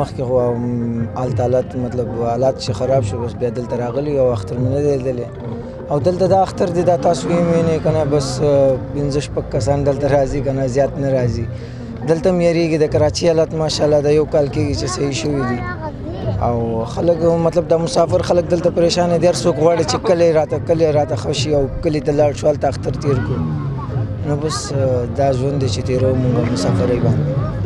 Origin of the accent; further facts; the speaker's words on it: Kabul, Afghanistan; زه شاته د افغانستان یم، کابل اوسېدونکی یم.